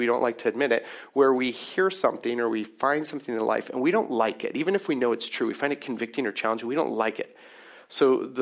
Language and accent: English; Canada; because as 2023 Canadian Christians, it's pretty easy for us to read this and be like